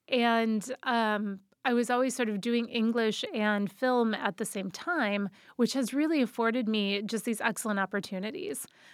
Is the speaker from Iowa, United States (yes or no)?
yes; Iowa, United States; And I grew up in Iowa. Weirdly, there were films being made in Iowa when I was a kid